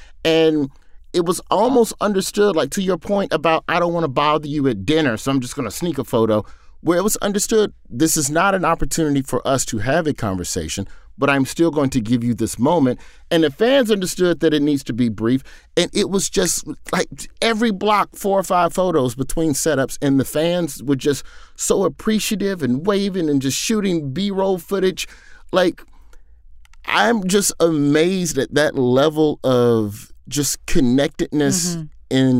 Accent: United States; as an American, we traditionally think of ourselves as the factory of entertainment for the rest of the world.

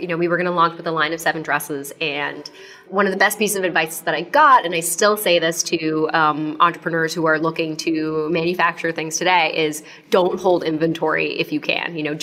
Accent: Japan; I grew up in Japan, so I had a bank account in Japan

